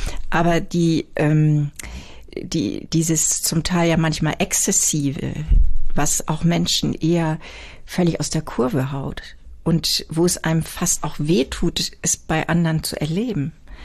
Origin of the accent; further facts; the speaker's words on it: Büsum, Schleswig-Holstein, Germany; Ja, wir sind in Büsum zur Schule gegangen